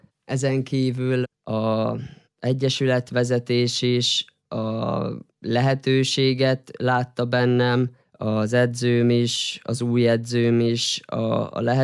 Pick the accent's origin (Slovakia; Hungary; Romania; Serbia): Serbia; Senta, Vojvodina; Ott nőttem fel 6 éves koromtól egészen 20 éves koromig. Ott jártam ki az általános iskolát, a gimnáziumot. 11 éven keresztül ott is kajakoztam.